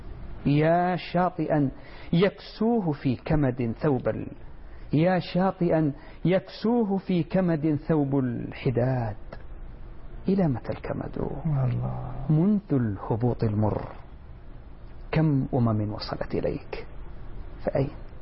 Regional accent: Jazan Province, Saudi Arabia; أنا من جازان والشاطئ جزء من مكونات الحياة هناك

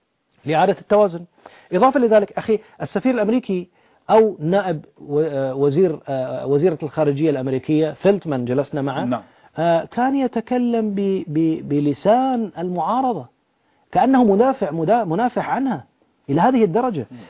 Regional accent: Bahrain; تطبيقات اللاعنف عندنا في البحرين

